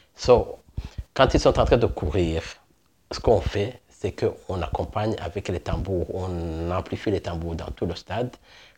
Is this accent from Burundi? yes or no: yes; Burundi; also born or lived in Belgium; now in Canada; D'origine, je viens du Burundi, mais je suis arrivé en Nouvelle-Écosse à partir de la Belgique. Je suis un nouveau migrant sur le programme de candidat des provinces.